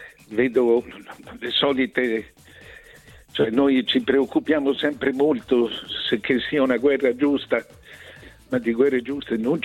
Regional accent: Florence, Tuscany, Italy; sono fiorentino, quindi sono nato con questa stima

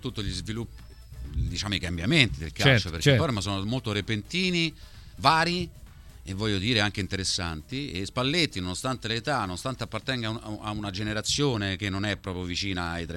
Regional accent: Rome, Lazio, Italy; cioè noi siamo di Roma, no?

